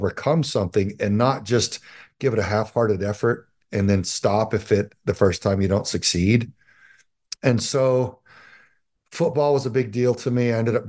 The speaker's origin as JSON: {"language": "English", "region": "Texas", "country": "United States", "tie": "born or raised there", "said": "I was raised in Southern Texas by a strong pastor, a man of God, and a woman of the same."}